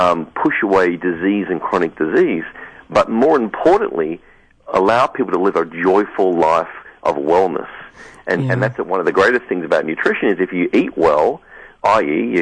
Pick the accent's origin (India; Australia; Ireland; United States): Australia; accent: Australian; moved away as an adult; my strange accent's because I'm from Australia.